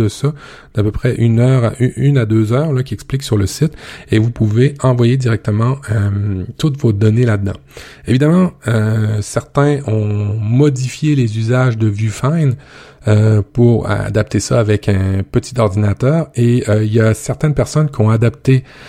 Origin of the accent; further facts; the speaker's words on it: Canada; surtout en tant que Canadien où on sait qu'on base beaucoup de notre économie avec le pétrole